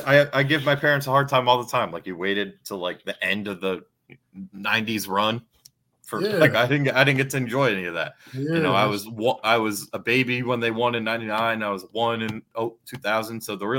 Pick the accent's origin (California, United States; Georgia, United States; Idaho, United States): Georgia, United States; Atlanta; born there; also born or lived in Roswell; I was born in Atlanta, so we were living in Roswell when I was at that age.